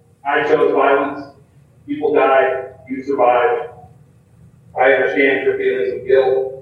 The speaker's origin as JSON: {"language": "English", "town": "Portland", "region": "Oregon", "country": "United States", "tie": "born or raised there", "said": "Where I was brought up in North Portland, we defend ourselves."}